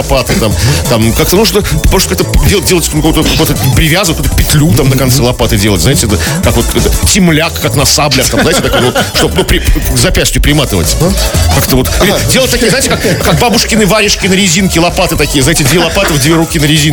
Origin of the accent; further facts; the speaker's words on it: Saint Petersburg, Russia; Я как петербуржец коренной, я люблю смотреть, как скидывают снег.